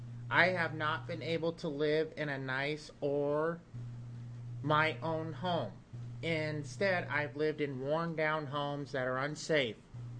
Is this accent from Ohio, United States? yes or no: no; Corvallis, Oregon, United States; I'm from Corvallis, Oregon. I am a member of the Oregon Self-Advocacy Coalition.